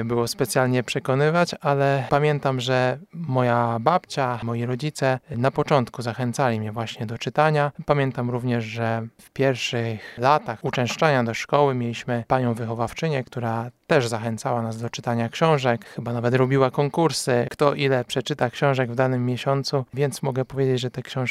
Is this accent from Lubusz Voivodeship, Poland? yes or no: no; Kępno, Greater Poland Voivodeship, Poland; a pochodzę z Kępna